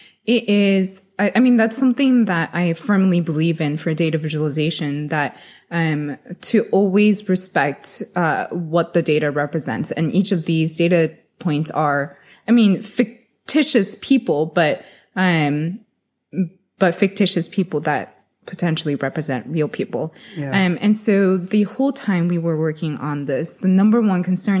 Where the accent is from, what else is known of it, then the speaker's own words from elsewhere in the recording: United States; So I'm Chinese American. So growing up, I've always loved like having individualism